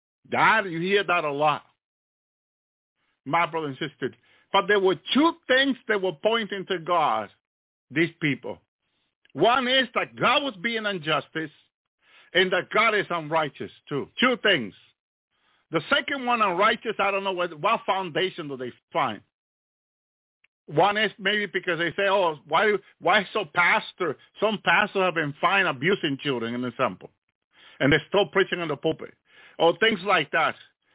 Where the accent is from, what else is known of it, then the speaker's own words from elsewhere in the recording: New Jersey, United States; also born or lived in Massachusetts; So I seen so many situations growing up in New Jersey. Walking around New York, living 17 years in Massachusetts